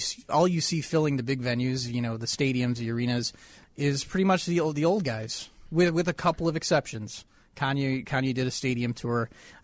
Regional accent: Tinley Park, Illinois, United States; It was the same for me in Tinley Park.

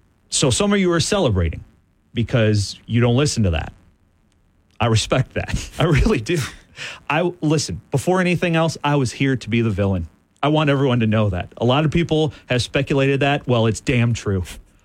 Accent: Illinois, United States; I grew up essentially in Chicago. An hour and a half from Chicago, surrounded by Chicago fans.

